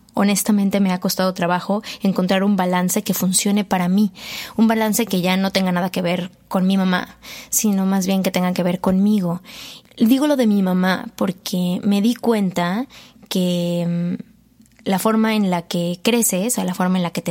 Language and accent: Spanish; Mexico; estoy haciendo, como buen mexicano, todo al último